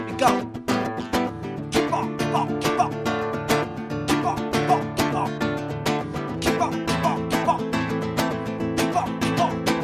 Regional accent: London, United Kingdom; I grew up in the East End of London and all over London.

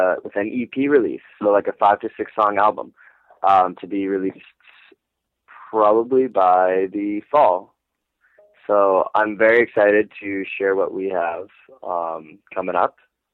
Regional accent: Canada; I'm Canadian.

